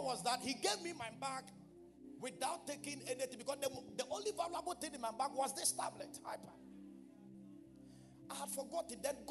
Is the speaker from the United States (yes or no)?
no; Asamankese, Eastern Region, Ghana; born there; I am coming from Asamankase. Oh, if you have read the history of this church, you would have understood it when I said I was born in Asamankase.